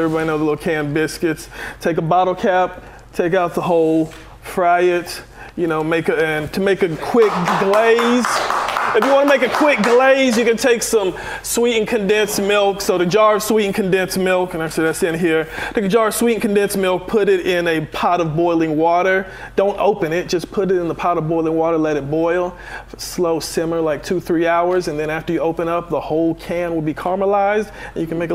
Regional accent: Marietta, United States; I'm from Marietta.

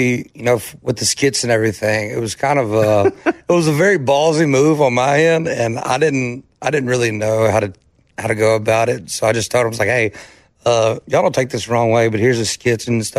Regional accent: Pittsburgh, Pennsylvania, United States; now in Weatherford, United States; So I grew up in Pittsburgh. I live in Weatherford. It's just like 45 minutes west of Fort Worth.

